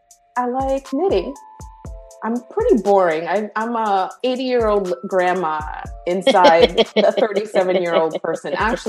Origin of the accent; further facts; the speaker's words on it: Rhode Island, United States; moved away as an adult; also born or lived in Bronx; now in North Carolina, United States; I was born in the Bronx, but I grew up from 3 to 18 in Rhode Island. So for better or for worse, Rhode Island is home. PVD, love my peeps.